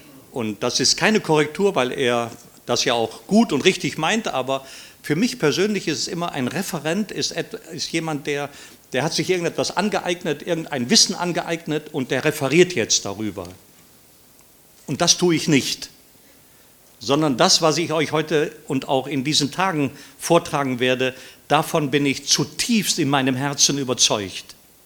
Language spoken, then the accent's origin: German; Rhineland, Germany; also born or lived in Austria; Ich komme zwar aus dem Rheinland, aber ich bin eigentlich gebürtiger Österreicher, obwohl man das gar nicht mehr hört, aber ich bin immer noch Österreicher.